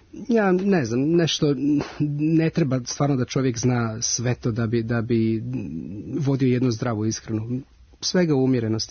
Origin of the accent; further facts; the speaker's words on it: Zadar, Zadar County, Croatia; moved away; mi smo izbjegli, kažem, iz Zadra 91.